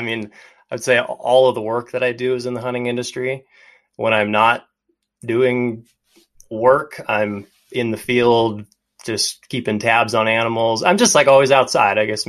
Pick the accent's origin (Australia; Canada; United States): United States; Montana; growing up in Montana and probably really any mountain or outdoorsy community, you know, you're just naturally surrounded by it.